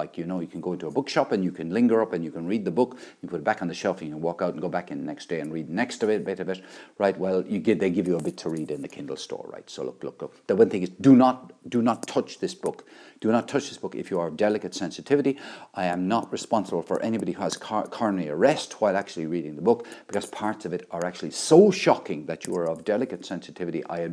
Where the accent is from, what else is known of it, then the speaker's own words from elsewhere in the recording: Limerick, Munster, Ireland; moved away; I come from Limerick, I was born in Limerick, even though I ran away from Limerick at a certain age